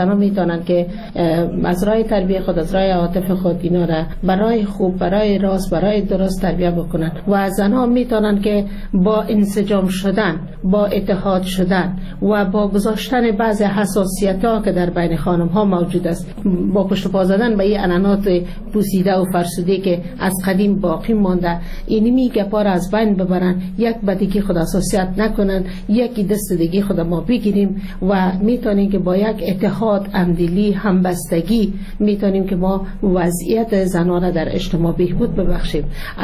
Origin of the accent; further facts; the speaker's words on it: Jowzjan, Afghanistan; در این جوزجان در ولایت ما فضل خدا یک باورمندی عمیق وجود داره